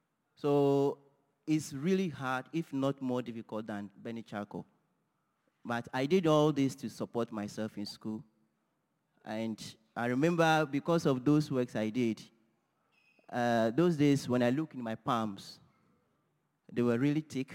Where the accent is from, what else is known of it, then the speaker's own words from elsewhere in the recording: Volta, Ghana; born there; I'm from Ghana. I was born in a small village in the Volta region. And I'm married with two kids.